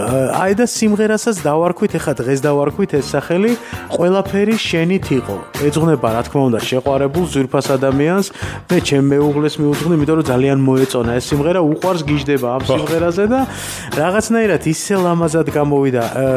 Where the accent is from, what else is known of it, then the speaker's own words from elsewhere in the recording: Batumi, Adjara, Georgia; now in Tbilisi, Georgia; ბათუმში დავიბადე, გავიზარდე, უსაყვარლესი ქალაქია ჩემთვის ბათუმი, თბილისში ვცხოვრობ